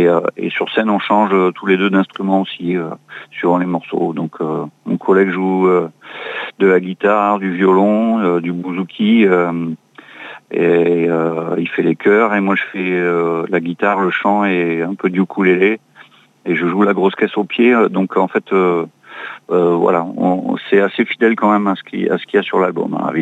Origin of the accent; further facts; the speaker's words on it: Bayonne, Nouvelle-Aquitaine, France; Nous, on est de Bayonne